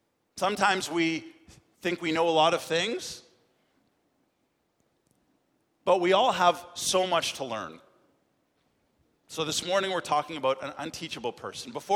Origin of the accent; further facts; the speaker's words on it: Canada; well, I'm from Canada. I've been born and raised there, lived there my whole life.